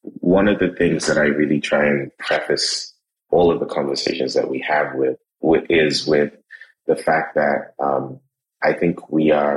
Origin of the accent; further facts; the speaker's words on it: London, United Kingdom; also born or lived in Trinidad; now in Trinidad and Tobago; I was born in Trinidad. I grew up in London. I left Trinidad when I was about a year old. And moved back to Trinidad when I was about 14.